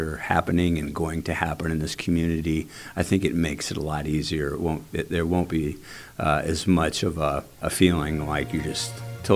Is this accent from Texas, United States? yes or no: no; Peoria, Illinois, United States; I mean, I've been born and raised in Peoria, and I have no plans to leave. I love this community.